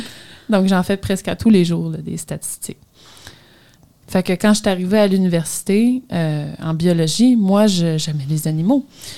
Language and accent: French; Montreal, Quebec, Canada; Moi, je suis montréalaise, donc je suis née à Montréal, j'ai toujours habité là.